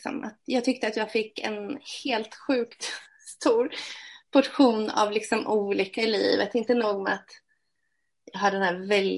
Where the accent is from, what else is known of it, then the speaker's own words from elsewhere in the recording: Malmslätt, Östergötland, Sweden; samhälle som heter Malmslätt utanför Linköping. Mina föräldrar skilde sig när jag var 8. Och så växte jag upp med min 3-årige syster och min mamma.